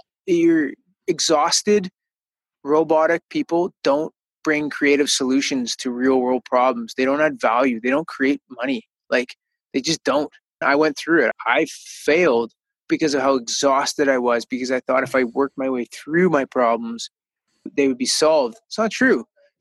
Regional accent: British Columbia, Canada; We're both from the West Coast. I live just outside of Vancouver, 5 minutes away from a place called Burnaby Mountain.

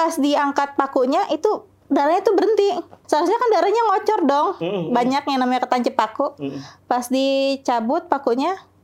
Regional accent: Bogor, West Java, Indonesia; born there; rumah itu kejual dan akhirnya kami pindah ke Bogor. Nah, menurut keterangan ibu saya, setelah 12 hari saya dilahirkan di Bogor

